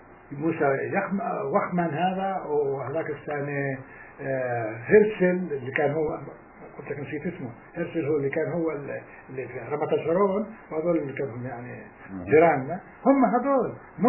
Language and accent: Arabic; Jaffa, Palestine; moved away; اما احنا غادرنا في 24/12/47 من يافا، شايف كيف؟